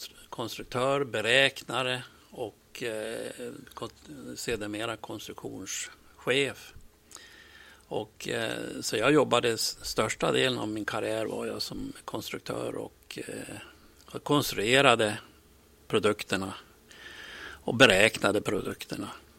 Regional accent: Tvärlandsböle, Västernorrland County, Sweden; Ja, jag är född och uppvuxen uppe i Tvärlandsböle i norr om Bredbyn.

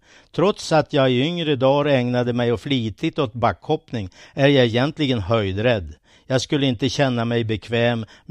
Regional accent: Örnsköldsvik, Västernorrland County, Sweden; Örnsköldsvik, min hemstad, ser att gå mot en hyfsad framtid.

